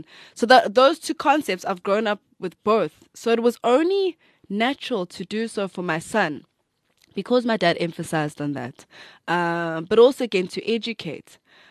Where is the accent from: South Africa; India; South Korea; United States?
South Africa; Durban, KwaZulu-Natal; I'm from Durban North.